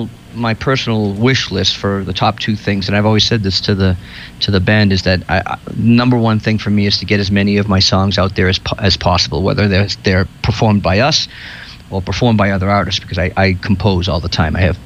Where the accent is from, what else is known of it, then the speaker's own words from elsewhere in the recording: Chelsea, Massachusetts, United States; Yeah, I was born and raised in Chelsea.